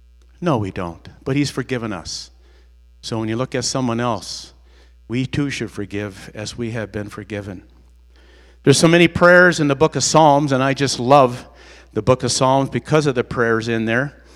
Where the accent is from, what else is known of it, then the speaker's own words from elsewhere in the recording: United States; Now, growing up in America, we said this prayer